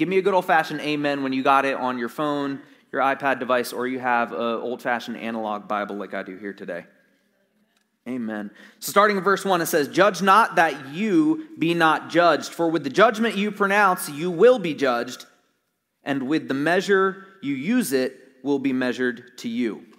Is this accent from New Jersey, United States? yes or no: yes; New Jersey, United States; even though I'm born and raised in South Jersey, it wasn't on the Garden State Parkway.